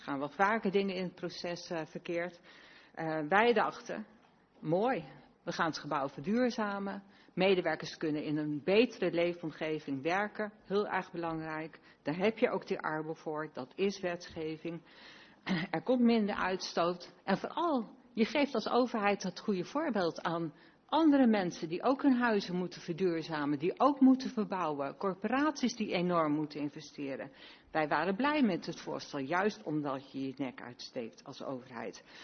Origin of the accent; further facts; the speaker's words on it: Groningen, Netherlands; born there; now in Hilversum, Netherlands; Als Groningse van geboorte, nog niet zo lang wonende in Hilversum, verbaast me dat.